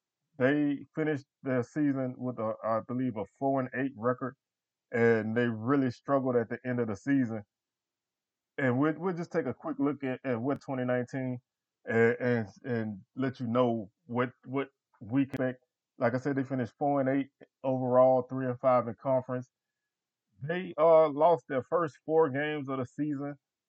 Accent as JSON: {"language": "English", "region": "Louisiana", "country": "United States", "said": "Passing, Richard, because I'm from Louisiana, it was probably Richard."}